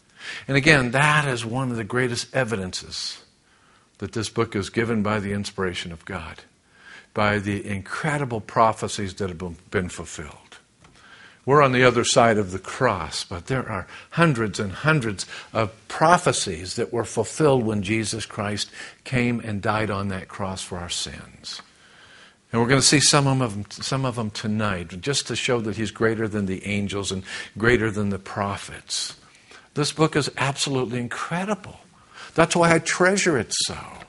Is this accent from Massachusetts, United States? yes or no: yes; Massachusetts, United States; and I'm ashamed because I'm from Massachusetts